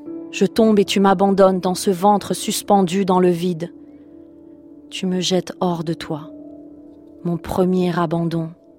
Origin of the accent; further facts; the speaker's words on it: Paris, Île-de-France, France; also born or lived in Tehran / Beijing / Istanbul; Je suis née à Téhéran, j'ai grandi à Paris, je suis allée vivre à Pékin, je suis ensuite allée à Istanbul, j'ai voyagé en Inde, au Cambodge, etc.